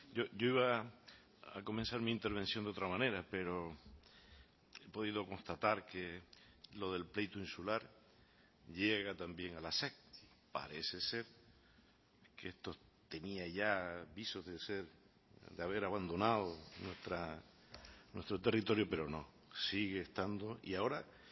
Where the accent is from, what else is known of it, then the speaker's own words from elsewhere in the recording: Canary Islands, Spain; cualquier relación entre iguales que somos los canarios